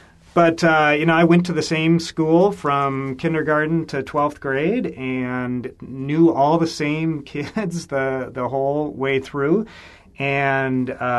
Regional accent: Prior Lake, Minnesota, United States; So I grew up as a Minnesotan. We moved to Prior Lake when I was four. Prior Lake, which now is a big suburb, at a population of 800 people. So it was very much a little rural farming community back then.

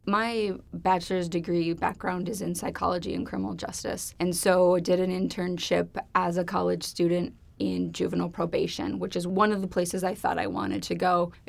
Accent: Minnesota, United States; moved away as an adult; now in Twin Cities, United States; Yes, originally from West Central Minnesota. Grew up there, came down to the Twin Cities for college, and have been here ever since.

